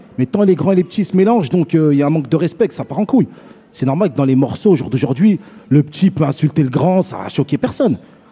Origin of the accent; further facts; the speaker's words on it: Lyon, Auvergne-Rhône-Alpes, France; Ouais, je suis de Lyon, moi. Lyon, 69, ouais.